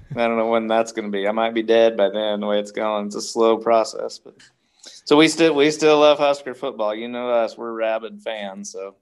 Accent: Chappell, Nebraska, United States; I'm from Chapel, which is just down I-80 to the west, 2 hours.

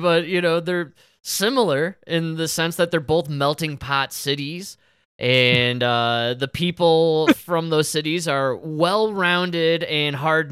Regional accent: Chicago, Illinois, United States; Yeah, well, we're from Chicago.

